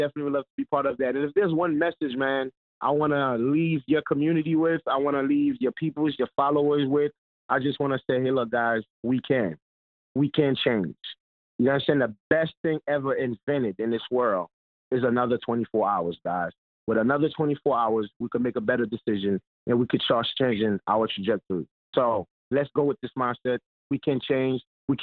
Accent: Haiti; English is a second language; now in Brooklyn, United States; And I was in Haiti, and … was what we grew up to in Haiti. Although I didn't know no English

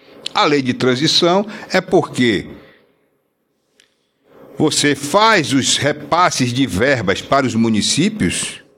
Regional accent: Salvador, Bahia, Brazil; now in Aracaju, Brazil; Eu saí de Salvador para vir morar em Aracaju, imaginando ter uma perspectiva de vida melhor, e tenho.

